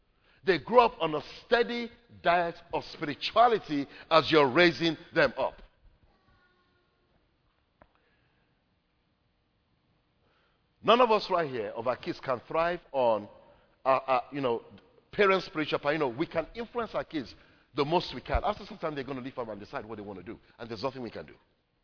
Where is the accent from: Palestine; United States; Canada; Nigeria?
Nigeria; I was very privileged that when I grew up in Nigeria, I went to a primary secondary school